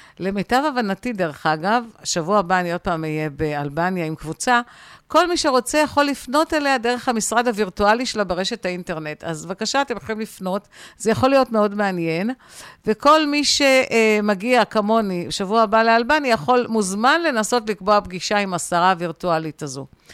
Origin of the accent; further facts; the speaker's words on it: Givatayim, Tel Aviv District, Israel; אני גדלתי בגבעתיים.